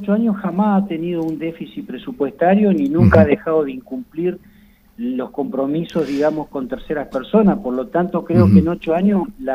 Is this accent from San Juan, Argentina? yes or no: no; Neuquén, Argentina; yo soy de Neuquén y somos 30.000, 40.000 habitantes